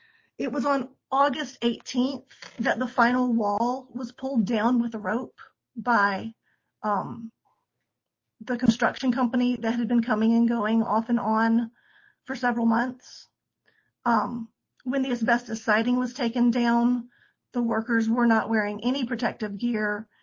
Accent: Georgia, United States; My grandfather grew up a block away. I grew up over on Kinsey Avenue. I'm very much an East Side girl, and Twickenham and Gordonston have been home to my family for many years.

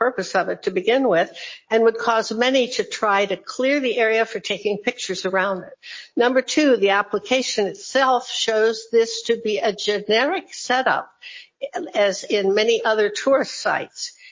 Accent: Ohio, United States; For the record, I'm from Northeast Ohio, too.

